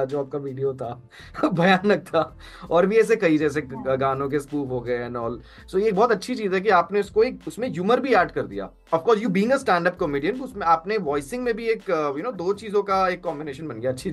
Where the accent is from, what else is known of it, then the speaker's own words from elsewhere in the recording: Delhi, India; moved away; अरे नहीं नहीं कोई नहीं कोई नहीं, हम दिल्ली वाले हैं, अभी अब दिल्ली से यहाँ पे आ गए.